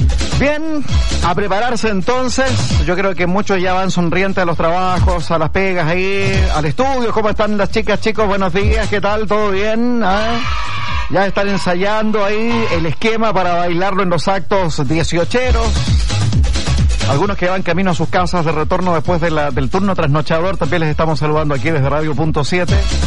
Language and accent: Spanish; Chile; Qué rico amar el verdor de nuestros valles, de nuestra región de los lagos, ríos, montañas, de nuestro sur de Chile, de nuestra tierra en general, de nuestro país